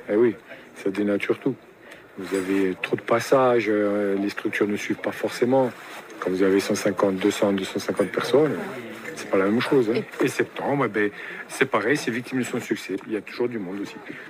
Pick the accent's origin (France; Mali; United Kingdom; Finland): France; Corsica; now in Lumio, France; Moi, du Nuoro, donc c'est une région qui est dans l'intérieur de la Corse. C'est au pied du Monte Cinto, en fait. C'est toute une région-là. Mais après, j'habite ici, à Lume, près de Calvi, pour le travail.